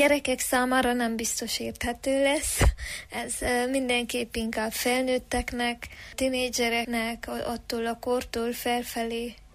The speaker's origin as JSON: {"language": "Hungarian", "town": "Székelyszáldobos", "region": "Covasna", "country": "Romania", "tie": "born or raised there", "said": "lesz még bemutatónk szülőfalumba Székelyszárdoboson"}